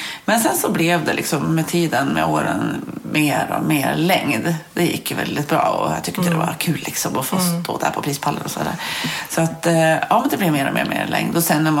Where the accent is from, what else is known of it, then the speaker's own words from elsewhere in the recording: Olånger, Gävleborg County, Sweden; Jag tror att det var en byatävling hemma i Olånger. Där jag är uppväxt då.